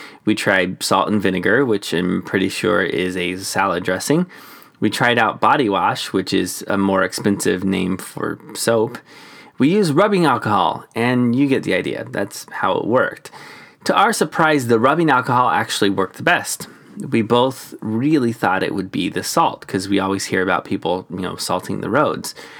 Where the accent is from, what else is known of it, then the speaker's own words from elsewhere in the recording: Phoenix, Arizona, United States; So we're from Phoenix, which alternates between blazingly hot and, well, nice.